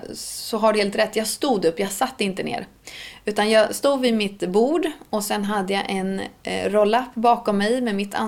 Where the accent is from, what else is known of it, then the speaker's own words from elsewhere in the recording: Östergötland, Sweden; accent: Östergötland dialect; Så att vi kanske har mixat vår egen dialekt. Men när jag pratar med min mamma och pappa i telefon, då kommer östgötskan in ganska rejält.